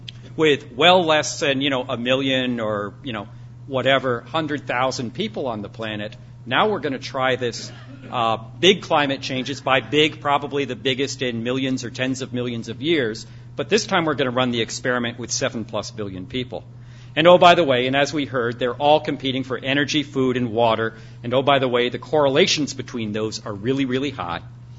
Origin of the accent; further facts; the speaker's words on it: United States; And I was up next, and I said, well, I'm from the United States.